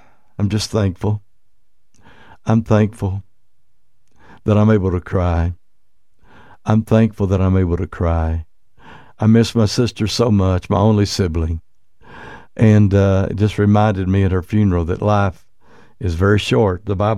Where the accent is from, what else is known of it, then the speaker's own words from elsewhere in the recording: Comanche, Oklahoma, United States; the little house that I grew up in Comanche, Oklahoma